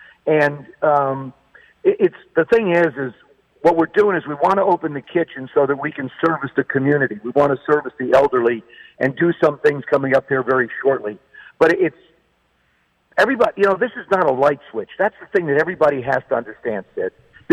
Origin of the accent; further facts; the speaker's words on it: New Jersey, United States; Growing up in Jersey, I used to listen to ABC